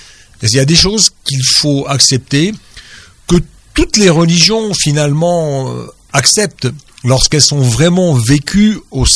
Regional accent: Lebanon; moved away; je n'ai pas vécues directement au Liban, puisque j'ai quitté mon pays d'origine depuis 40 ans

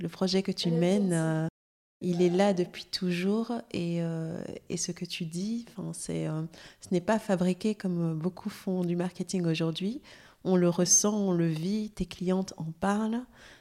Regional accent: Benin; les jeunes filles chez moi au Bénin

